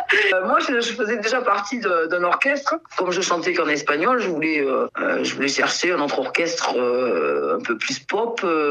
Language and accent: French; Cahors, Occitanie, France; Moi, je suis de Cahors